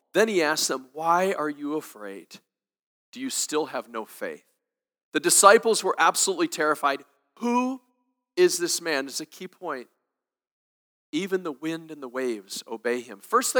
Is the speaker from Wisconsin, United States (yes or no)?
yes; Wisconsin, United States; like myself growing up in Wisconsin, I was right on the shore of Lake Michigan.